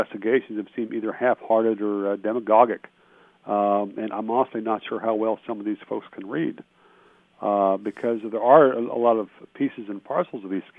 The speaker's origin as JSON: {"language": "English", "region": "Virginia", "country": "United States", "tie": "born or raised there", "said": "I was raised in Warren County outside of Front Royal, which used to be known as Helltown. Raised in a place that used to be a beef cattle station, and now it's a zoo conservation center for the Smithsonian."}